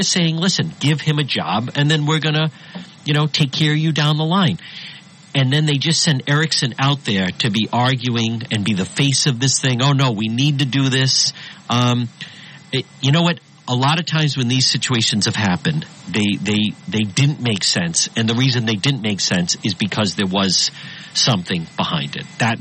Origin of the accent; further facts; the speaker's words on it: Rhode Island, United States; I grew up in Rhode Island.